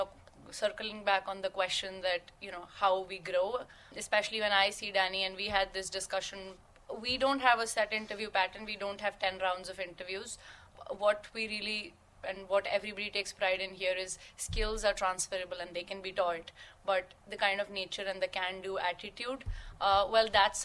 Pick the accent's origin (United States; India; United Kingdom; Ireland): India; This place feels home in the middle of no home around here. I'm from India, and this place is more than home to me now